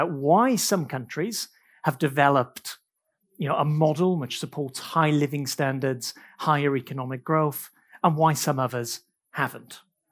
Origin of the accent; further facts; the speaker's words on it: United Kingdom; born there; I was born in Britain